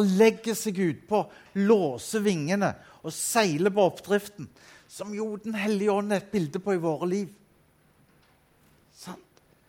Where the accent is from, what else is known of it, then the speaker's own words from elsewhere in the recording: Rogaland, Norway; Jeg er rogalending, hvis ikke du har allerede gjenkjent det på dialekten.